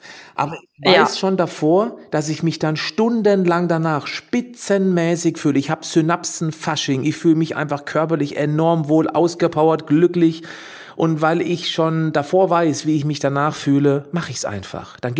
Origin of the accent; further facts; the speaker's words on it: Freiburg, Baden-Württemberg, Germany; also born or lived in Hamburg; ich lebte ja 13 Jahre lang in Hamburg, jetzt bin ich wieder in meiner Heimat in Freiburg